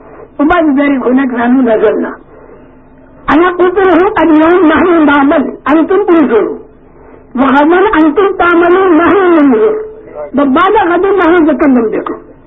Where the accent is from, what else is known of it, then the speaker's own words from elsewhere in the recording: Morocco; moved away; ونحن من المغرب نحن ذهبنا الى اسبانيا.